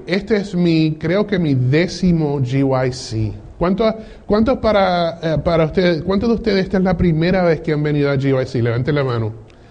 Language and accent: Spanish; Michigan, United States; Spanish is a second language; also born or lived in New York; español no es mi idioma fuerte, ¿okay? Yo nací en Nueva York y me crié en Michigan. Pero me defiendo porque mami y papi insistieron en hablar español en la casa